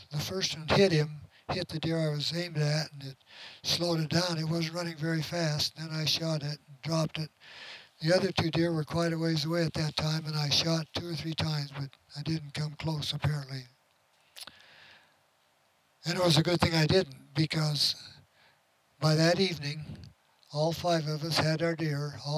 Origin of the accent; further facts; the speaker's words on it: Sandy, Utah, United States; Gibby was from Springville, Harold was from Salt Lake, and I was from Sandy.